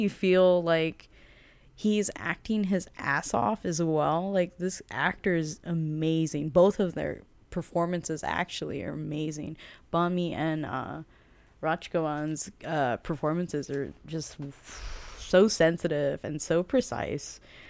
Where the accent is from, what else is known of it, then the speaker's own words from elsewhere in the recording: United States; being American gives you so much privilege and that you can just be like, fuck off.